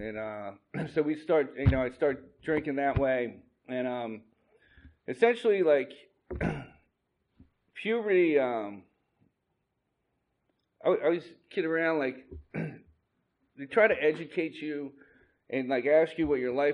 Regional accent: Margate, New Jersey, United States; also born or lived in Atlantic City; I was born in Atlantic City. I grew up in a town about 5 miles south of Atlantic City before the casinos in Margate.

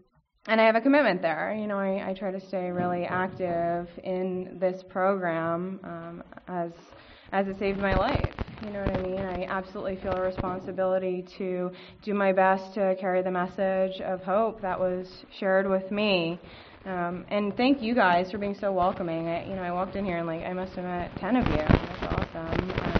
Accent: Pennsylvania, United States; I'm actually from Bucks County, I'm from Bucktown, and that's where I'm from here

